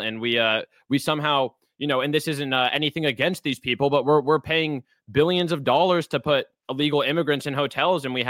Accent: Portland, Oregon, United States; growing up in Portland, I was pretty woke for a long time.

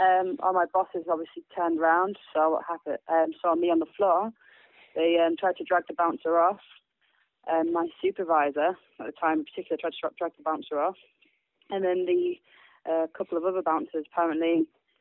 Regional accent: Hull, Yorkshire and the Humber, United Kingdom; I'm 22. I'm originally from Yorkshire, Hull in particular.

